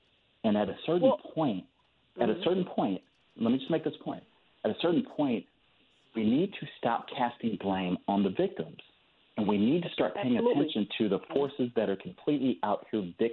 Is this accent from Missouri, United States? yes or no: yes; St. Louis, Missouri, United States; I'm from St. Louis and I live near Ferguson.